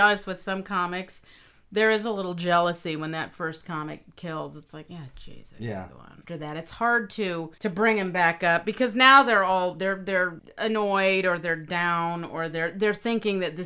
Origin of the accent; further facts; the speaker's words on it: Nevada, United States; And the first joke that I wrote and did growing up in Nevada, of course, was, you know, that prostitution is legal.